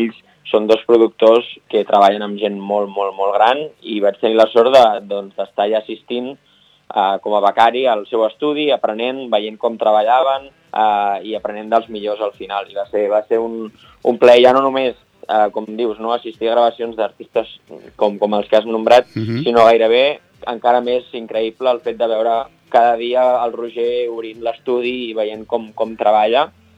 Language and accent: Catalan; Vidreres, Catalonia, Spain; Jo soc de Vidreres, però la meva mare i la meva àvia són de Castellfollit de la Roca, i podríem dir bàsicament que la Garrotxa és la meva segona casa, on he passat tots els estius, molts caps de setmana